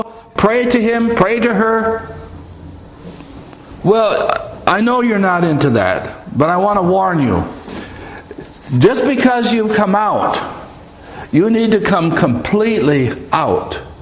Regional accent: New York, United States; So when I tell people I'm from New York, I say I'm from upstate New York. I'm from northern New York.

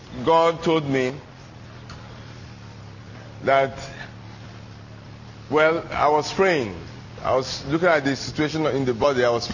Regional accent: Umuahia, Abia, Nigeria; We grew up in Umuahia together as young people

